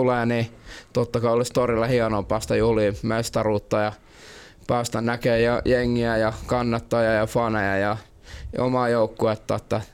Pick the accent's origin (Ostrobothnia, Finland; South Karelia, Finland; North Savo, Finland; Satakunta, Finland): Ostrobothnia, Finland; Vaasa; me ollaan Vaasasta kaikki